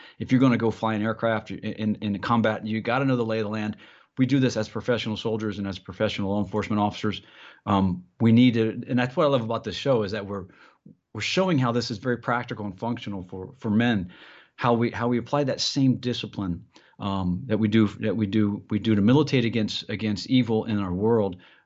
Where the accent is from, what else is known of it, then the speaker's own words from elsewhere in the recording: Columbus, Ohio, United States; I'm just an Ohio guy at heart. I grew up in Columbus, Ohio.